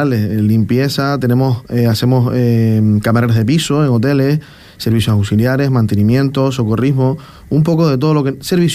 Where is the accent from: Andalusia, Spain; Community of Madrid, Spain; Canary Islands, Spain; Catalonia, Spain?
Canary Islands, Spain; Tenerife; now in Fuerteventura, Spain; Sí, yo soy de Tenerife, aunque me siento de corazón ya majorero, llevo aquí 13 años